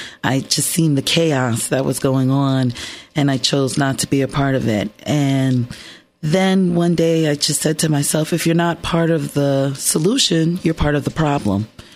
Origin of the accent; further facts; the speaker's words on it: Monticello, New York, United States; I was born and I was raised in Monticello.